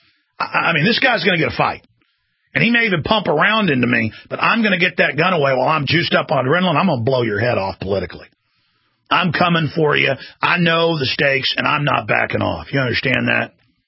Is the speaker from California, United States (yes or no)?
no; Dallas, Texas, United States; I've actually done that growing up in Dallas, a knife and a gun.